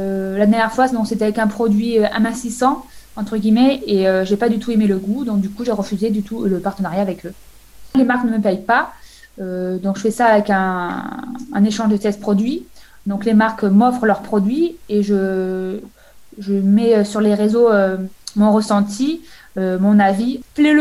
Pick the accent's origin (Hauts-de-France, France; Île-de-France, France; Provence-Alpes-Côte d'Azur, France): Provence-Alpes-Côte d'Azur, France; Donc moi, voilà, je suis du Var.